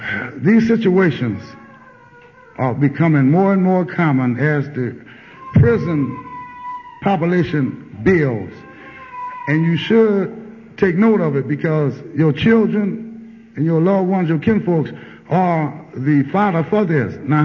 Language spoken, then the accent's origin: English; Morgan City, Louisiana, United States; Rochelle say, we from Louisiana. Rochelle from Franklinton, and I'm from Morgan City. We're country boys, right?